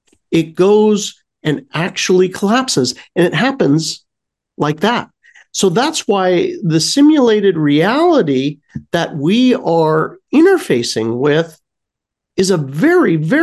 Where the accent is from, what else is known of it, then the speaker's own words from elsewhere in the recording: San Diego, California, United States; And so I said, "Oh, I'm from San Diego, you know, we're just here visiting."